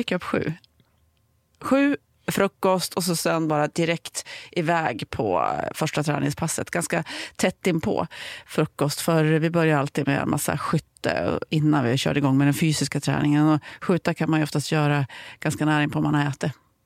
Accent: Ullånger, Västernorrland County, Sweden; also born or lived in Örnsköldsvik; Men jag flyttade faktiskt till Ullånger, ett mindre samhälle söder om Örnsköldsvik, när jag var 4 till mitt min pappas föräldrahem. Så jag uppväxte i Ullånger.

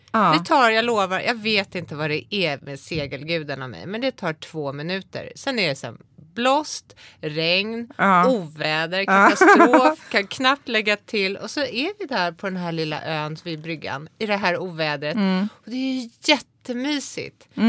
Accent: Skåne, Sweden; Som jag sa, jag är uppvuxen i Skåne. Väldigt lång grund där. Seglar inte så mycket där.

